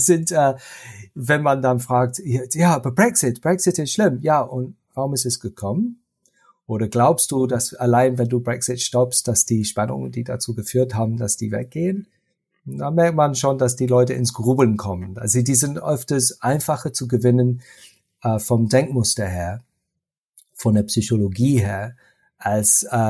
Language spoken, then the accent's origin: German; Germany; Nicht wie bei uns in Deutschland oder in Österreich, nehme ich an auch.